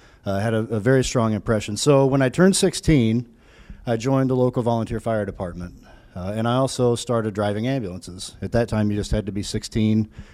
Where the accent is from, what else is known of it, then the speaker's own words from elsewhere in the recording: Vincennes, Indiana, United States; I grew up in Vincennes, Indiana. Has anybody here been to Vincennes by chance? A few people? Good. So, you know, that's small town USA.